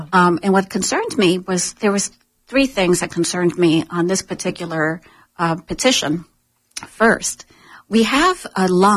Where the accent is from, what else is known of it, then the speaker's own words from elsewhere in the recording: New York City, New York, United States; now in Sarasota County, United States; I grew up in New York City, wanted to get away from that. So when I got to Sarasota County and Siesta Key, I'm like, okay, this is what I want.